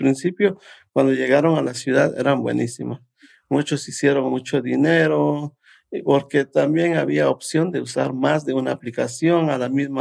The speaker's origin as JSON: {"language": "Spanish", "country": "Guatemala", "lives_now": "New York, United States", "said": "soy guatemalteco y vivo acá en la ciudad de Nueva York desde el 2004."}